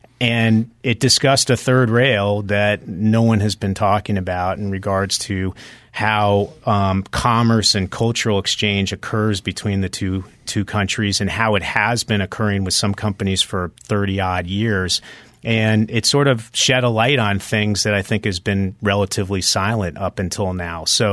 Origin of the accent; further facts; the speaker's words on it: United States; I have a pretty good idea as an American that lives here in LA about certain things in regards to China.